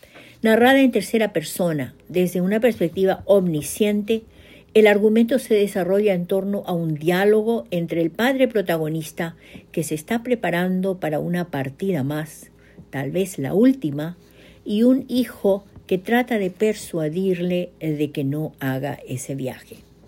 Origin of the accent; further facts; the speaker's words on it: Paraguay; now in Bedford, United States; nuevamente llego hasta ustedes desde Bedford, Massachusetts, con otro cuento de la producción narrativa de mi país natal, Xeretamí, Paraguay, corazón de América del Sur.